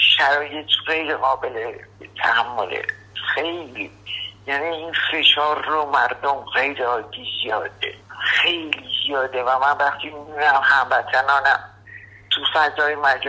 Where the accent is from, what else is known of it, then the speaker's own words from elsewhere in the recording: Iran; من چجور ایرانی هستم